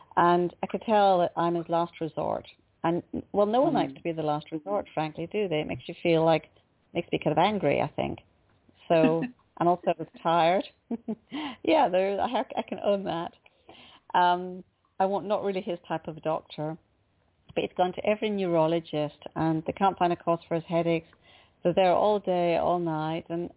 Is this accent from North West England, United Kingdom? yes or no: no; Scotland, United Kingdom; being brought up in Scotland, I mean, we're not American.